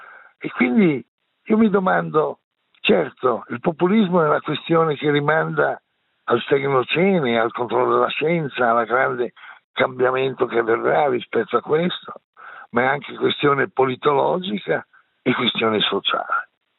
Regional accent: Lombardy, Italy; da lombardo che dialoga sul confine con il Ticino io dico

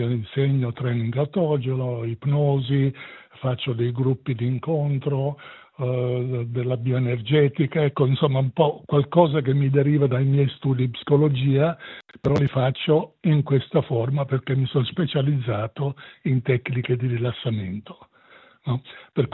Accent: Naples, Campania, Italy; accent: Neapolitan; now in Switzerland; come si sentirà dal mio accento, io sono un napoletano e anche se sono da 63 anni in Svizzera, il mio accento credo che resti e che tradisca la mia origine.

